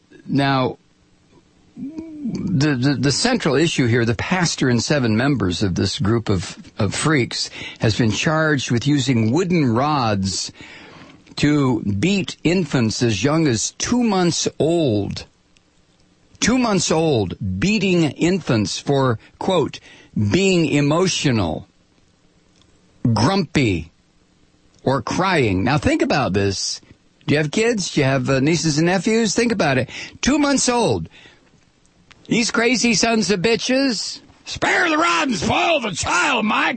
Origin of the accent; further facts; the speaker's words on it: Black Earth, Wisconsin, United States; Where are you from? Mazomany. Oh, really? I'm from Black Earth.